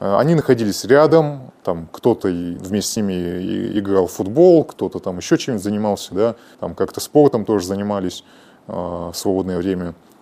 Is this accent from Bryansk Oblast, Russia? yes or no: no; Tyumen, Tyumen Oblast, Russia; я родом из Тюмени, я проходил службу в Бурятии.